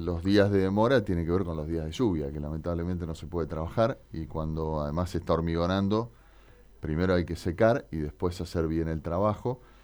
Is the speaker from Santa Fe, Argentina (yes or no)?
yes; Santa Fe, Argentina; está bueno ver lo que pudimos hacer estos años como santafesinos